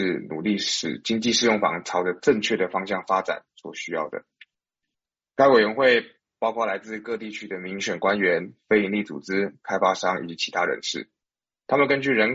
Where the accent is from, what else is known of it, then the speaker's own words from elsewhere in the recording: Taiwan; now in United States; 在我的就是在我的家乡台湾也蛮常发生这样的情况